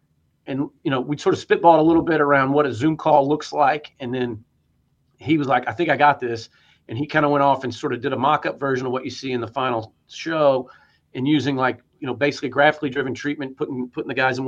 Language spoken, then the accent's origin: English; Dallas, Texas, United States; He was the first heel I ever knew growing up in Dallas. I knew the Freebirds in the Sportatorium against the Von Erichs.